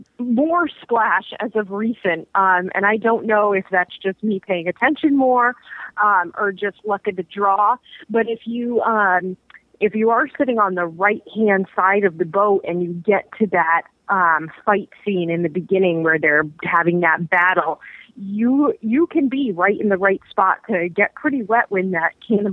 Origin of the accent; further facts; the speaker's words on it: Boston, Massachusetts, United States; Well, yeah, but to be fair, I'm from Boston, so.